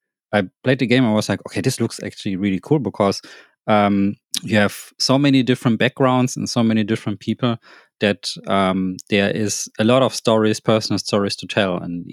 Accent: Thailand; now in Germany; I live in Germany, but I'm actually Asian. I come from Thailand.

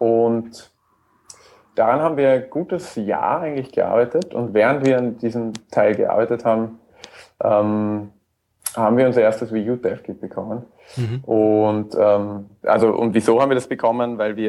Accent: Austria; Bei uns in Österreich heißt das Versteinern, also das, was die Kinder spielen.

